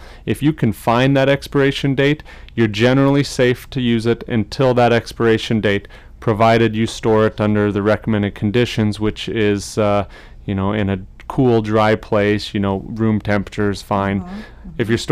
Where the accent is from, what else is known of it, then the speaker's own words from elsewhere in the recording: Hastings, Nebraska, United States; Well, I was raised most of my life in Hastings, Nebraska, a little town, south central Nebraska. That's where I grew up.